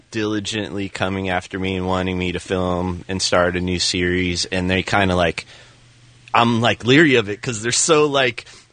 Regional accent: South Gate, California, United States; also born or lived in Lynwood; I've been going there since, you know, growing up in Southgate and Linwood and stuff.

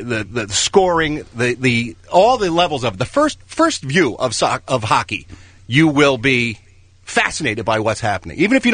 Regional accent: Philadelphia, Pennsylvania, United States; I grew up in Philadelphia where there's hooligans for every sport.

